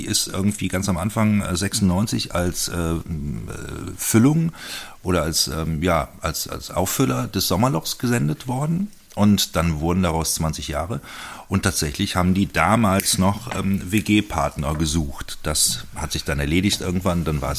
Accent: Eifel, Germany; Ich komme ja aus der Eifel

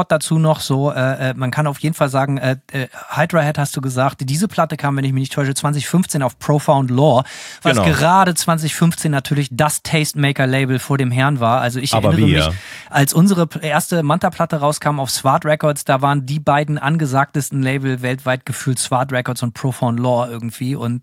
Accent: Germany; Auch da haben wir als Deutsche natürlich Hornhaut und sind abgehärtet.

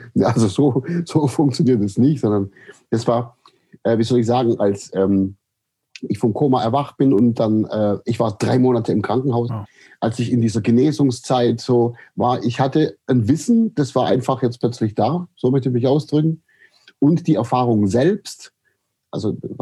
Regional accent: Aidlingen, Baden-Württemberg, Germany; aufgewachsen bin ich im Landkreis Böbling man sagt, da gibt es so eine Gegend, die heißt Heckengäu und das ist die Perle des Heckengäus, wie die Ortschaft sich selber nennt und das ist der Ort Eidlingen. Da bin ich groß geworden

